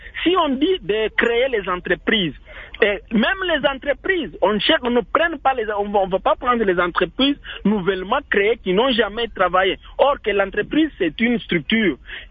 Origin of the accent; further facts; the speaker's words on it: DR Congo; on cherche à relever la pauvreté ici chez nous au Congo